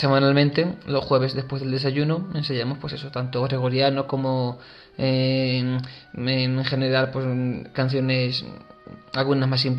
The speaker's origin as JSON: {"language": "Spanish", "town": "San Clemente", "region": "Castilla-La Mancha", "country": "Spain", "tie": "born or raised there", "said": "cuando antes de venir al seminario, en mi pueblo, en San Clemente, ya iba a clases de piano."}